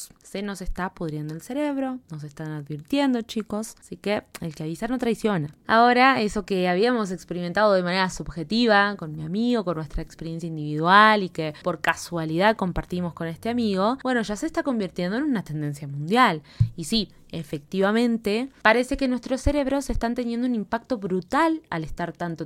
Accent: Argentina; moved away as an adult; now in Mexico; Soy argentina, pero actualmente me encuentro residiendo en México, dado que estoy realizando mis estudios de doctorado aquí.

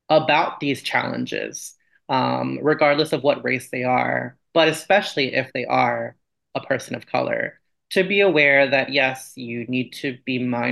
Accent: United States; being Asian American has absolutely impacted what choices I've made in my career

